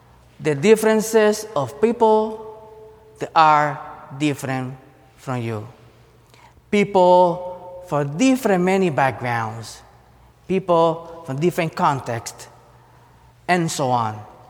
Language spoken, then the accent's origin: English; Puerto Rico; first language Spanish; English is a second language; I speak Spanish as my first language. So right away, oh, you're Mexican. Well, Spanish is speak worldwide, not just in Mexico. Or, well, what's going on back in Venezuela? You are Latino. Well, I'm Puerto Rican.